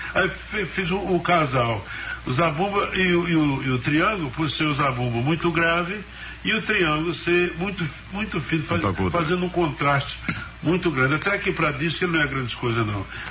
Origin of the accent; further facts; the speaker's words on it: Araripe, Brazil; born there; lá onde eu nasci, no Araripe.